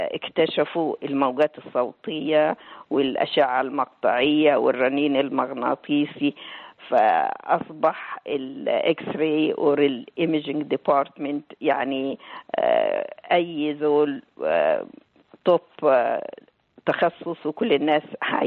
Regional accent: Alexandria, Alexandria Governorate, Egypt; سودانية حلفوية، نشأت بالإسكندرية من أسرة نوبية سودانية تقليدية مكونة من 7 أبناء وبنات، وأنا كنت الصغرى في الإناث

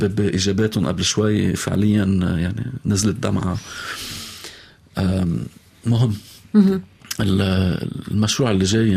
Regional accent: Lebanon; حسيت لا ما بدي في المحل بدي ضل بلبنان

